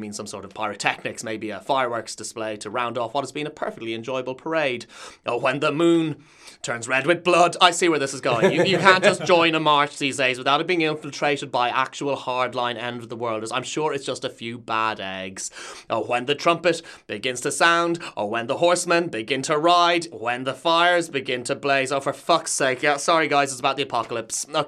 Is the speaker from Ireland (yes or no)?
yes; Ireland; now in England, United Kingdom; as an Irish person living in England